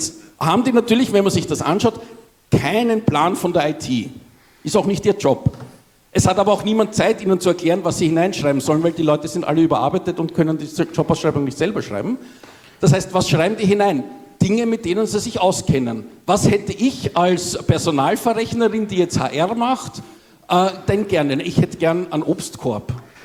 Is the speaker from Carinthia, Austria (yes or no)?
no; Vienna, Austria; also falls man es nicht hört, ich bin Österreicher, Wiener.